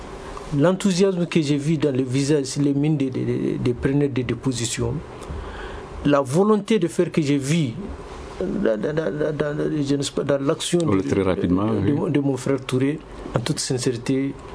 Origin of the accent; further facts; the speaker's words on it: Mali; Je suis fier parce que je suis malien.